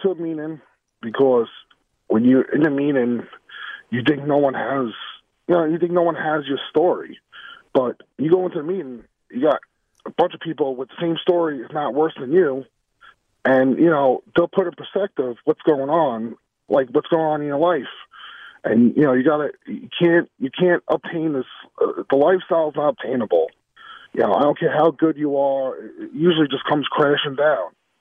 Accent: New York, United States; I'm from New York. It wasn't much help here.

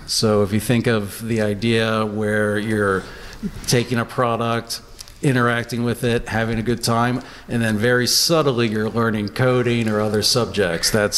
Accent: Johnstown, Pennsylvania, United States; born there; born in Johnstown, did my undergrad at Penn State, did graduate work, neuroscience at UCLA.

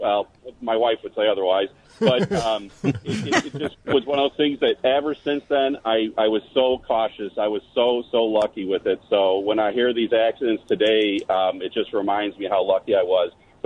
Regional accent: Deerfield, United States; Yeah, I grew up in Deerfield, and back then, we were not allowed to light the snakes

